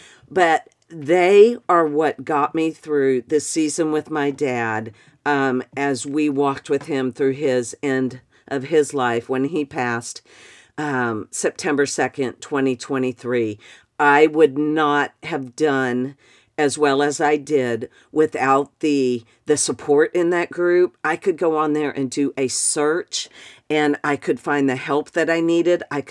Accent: Austin, Texas, United States; Kim was an anchor and a reporter, and Mike was a sportscaster here in my hometown of Austin.

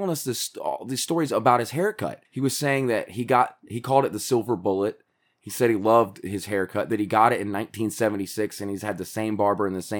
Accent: the South, United States; I think that is one of the things you run into a lot being a Southerner

